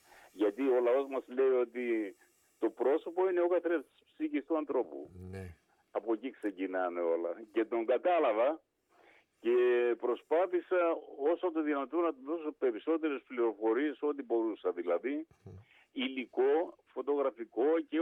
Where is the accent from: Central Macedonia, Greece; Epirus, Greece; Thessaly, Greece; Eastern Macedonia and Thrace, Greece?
Epirus, Greece; καθώς μας δένει και η καταγωγή μας, γιατί είμαστε από την Ήπειρο και οι δύο Ήπειρώτες.